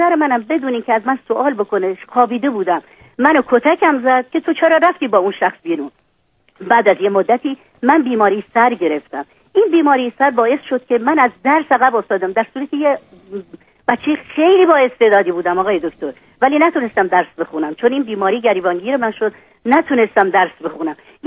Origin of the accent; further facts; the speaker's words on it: Iran; moved away as an adult; من از ایران اومدم.